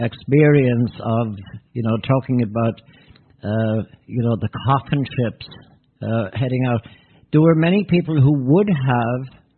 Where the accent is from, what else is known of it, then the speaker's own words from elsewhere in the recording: Ireland; There was existing even as I was growing up in Ireland.